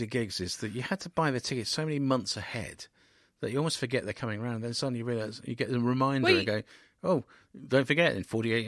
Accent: North West England, United Kingdom; accent: Scouse; And I've just started doing some narration on it, getting back my Scouse accent.

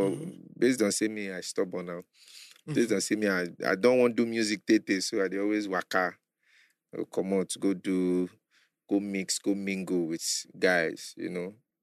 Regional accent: Lagos, Nigeria; Born and bred in Lagos.

